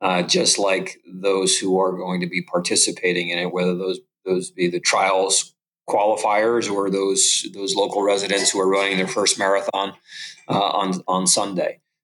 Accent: New York City, New York, United States; I grew up in the New York City area. So running that particular marathon had some relevance for me.

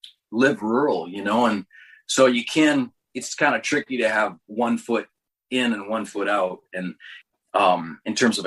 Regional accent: Canada; In Canada, growing up in Canada was mostly rugby and fast pitch

